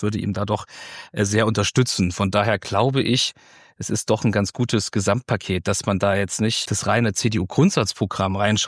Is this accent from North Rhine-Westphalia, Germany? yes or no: no; Weimar, Thuringia, Germany; Also ich komme jetzt hier aus Weimar